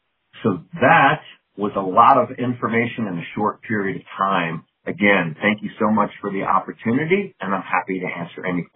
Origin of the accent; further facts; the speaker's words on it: Missouri, United States; So in my home state of Missouri, while the vast majority of people are maybe sitting for the MBLEX